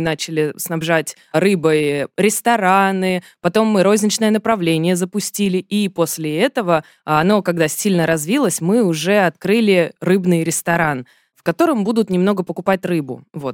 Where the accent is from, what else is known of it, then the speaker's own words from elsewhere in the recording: Lipetsk, Lipetsk Oblast, Russia; moved away as an adult; now in Moscow, Russia; Я родом из Липецка, я отучилась там, приехала тоже учиться в Москву.